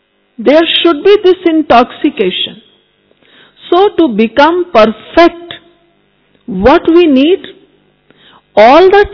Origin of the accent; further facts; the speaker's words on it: Jaipur, Rajasthan, India; I am from Jaipur and I am a Raj Yogi.